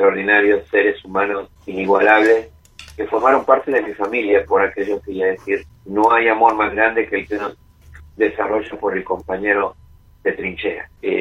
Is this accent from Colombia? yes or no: no; Argentina; Yo soy un argentino orgulloso.